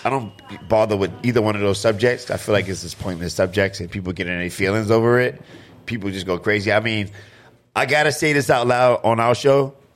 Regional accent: New York, United States; I'm a New Yorker. I don't live there.

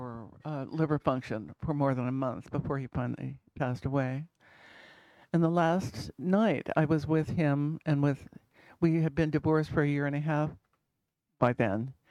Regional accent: Bisbee, Arizona, United States; Growing up in Bisbee, our mother was a stay-at-home mother

